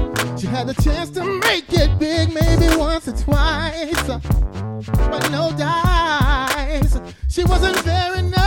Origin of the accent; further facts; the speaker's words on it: New York, United States; now in Los Angeles, United States; I'm originally from New York, but I love LA. I'm here. That's right. Fort Greene, New York. LES, Lower East Side, Houston Avenue.